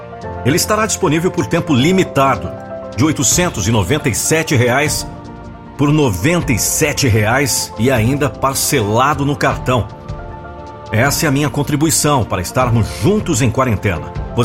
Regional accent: Brazil; Porque somos brasileiros. Porque somos capazes.

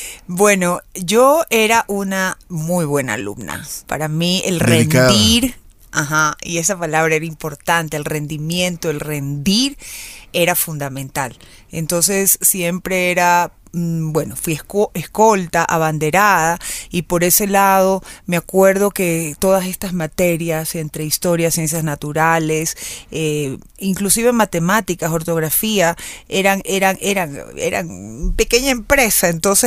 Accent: Machala, El Oro, Ecuador; porque al haber vivido parte de mi infancia en Machala, por ejemplo, donde, si bien es cierto, es una ciudad, por supuesto, muy querida para mis padres y para nosotras, yo no iba mucho

